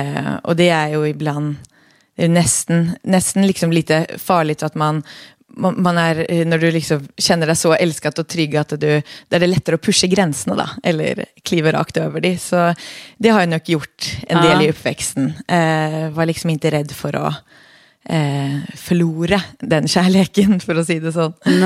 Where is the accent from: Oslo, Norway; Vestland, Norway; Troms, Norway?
Oslo, Norway; moved away; Jo, men jag är ju då född och uppväxt i Oslo i Norge